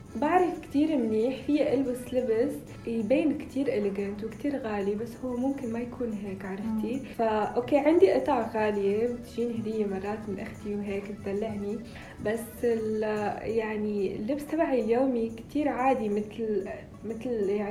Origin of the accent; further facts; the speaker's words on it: Rabat, Rabat-Salé-Kénitra, Morocco; من الرباط.